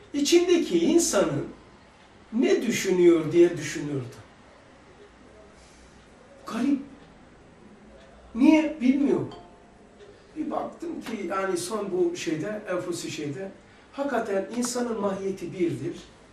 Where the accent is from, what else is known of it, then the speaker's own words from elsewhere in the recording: Black Sea Region, Turkey; Bizim memleket böyle, vadi ya böyle, Karadeniz böyle.